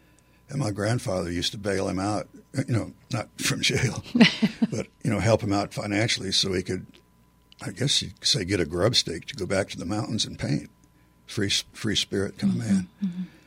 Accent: Kirksville, Missouri, United States; born there; My mother's side were academics, and I was born in Kirksville, Missouri, where they have the College of Osteopathy and Surgery.

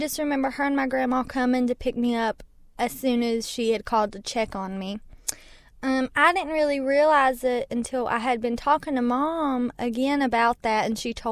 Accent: Mullins, West Virginia, United States; I am from Mullins, West Virginia.

